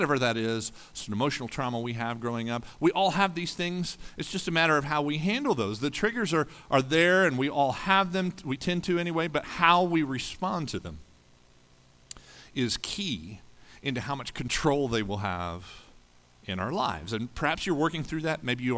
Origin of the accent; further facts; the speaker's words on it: Indiana, United States; I grew up in the Hoosier State, right?